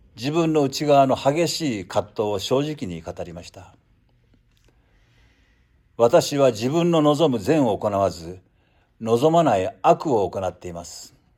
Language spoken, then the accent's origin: Japanese; Nagasaki, Japan; 私の生まれ故郷の長崎に永井隆という方がいらっしゃいました。